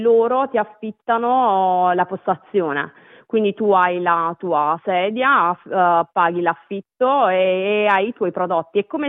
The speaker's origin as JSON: {"language": "Italian", "region": "Apulia", "country": "Italy", "moved": "yes", "lives_now": "Sydney, Australia", "said": "Io sono pugliese, della provincia di Bari. Siamo arrivati qui tramite il lavoro di mio marito."}